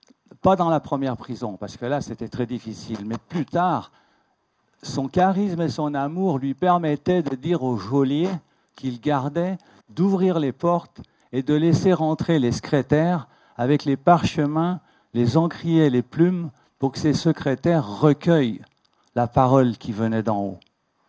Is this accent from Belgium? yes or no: no; Auvergne-Rhône-Alpes, France; Je suis un vrai Savoyard